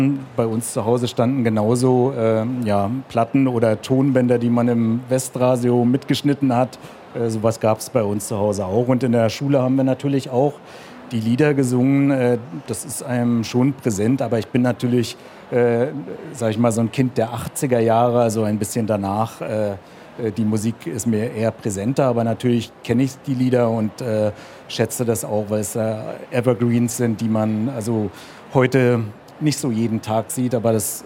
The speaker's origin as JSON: {"language": "German", "country": "Germany", "tie": "born or raised there", "said": "ich bin halt auch in der DDR aufgewachsen"}